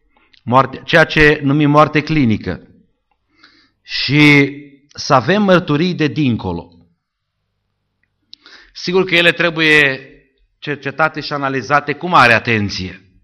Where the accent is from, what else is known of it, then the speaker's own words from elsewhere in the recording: Sălaj County, Romania; born there; nu departe de zona în care m-am născut eu, de lângă Șimleu Silvaniei